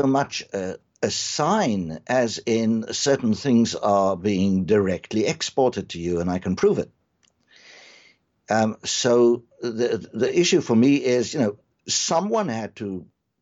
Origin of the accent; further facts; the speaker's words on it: South Africa; moved away as an adult; I was born in South Africa. I lived there for 47 years. So I have a fair idea of the place, lived through much of the troubles.